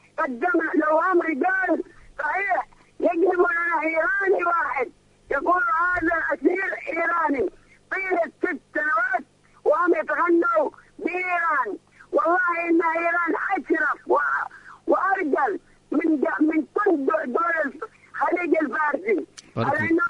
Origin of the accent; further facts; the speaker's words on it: Yemen; اليوم يخجلني ويأسمني كيمني